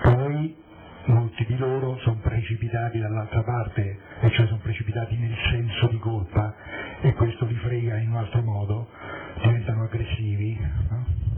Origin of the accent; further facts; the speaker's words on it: Rome, Lazio, Italy; e io come romano non me l'asciugo con semplicemente tanto sono passati tanti secoli.